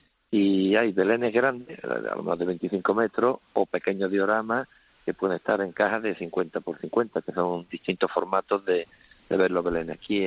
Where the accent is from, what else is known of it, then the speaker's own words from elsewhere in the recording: Mollina, Andalusia, Spain; aquí en el pueblo, porque yo soy del pueblo de Mollina, este pueblo pequeñito de Málaga.